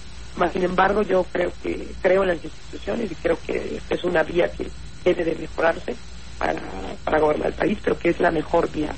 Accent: Chiapas, Mexico; yo soy del estado de Chiapas.

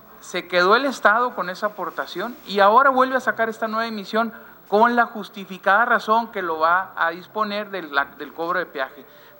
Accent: Chihuahua, Mexico; nosotros, Gustavo Madero también, incluido en esta fracción que somos de Chihuahua

